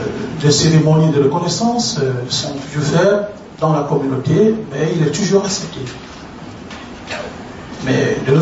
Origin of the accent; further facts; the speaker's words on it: Cameroon; Si je parle, par exemple, chez nous, en Afrique, où certainement nous nous intéressons à fonder dans le futur une communauté.